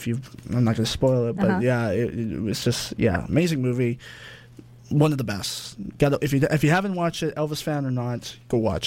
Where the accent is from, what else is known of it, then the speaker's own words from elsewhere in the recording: Langley, British Columbia, Canada; I'm based on Langley. I can never get the odd show in my hometown right now.